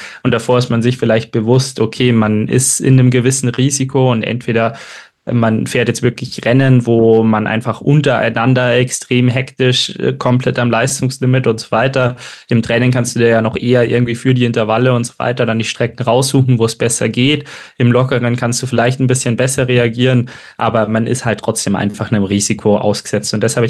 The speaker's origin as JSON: {"language": "German", "town": "Freising", "region": "Bavaria", "country": "Germany", "lives_now": "Munich, Germany", "said": "Und ich komme ursprünglich aus Freising, bin jetzt seit 3 Jahren in München drin."}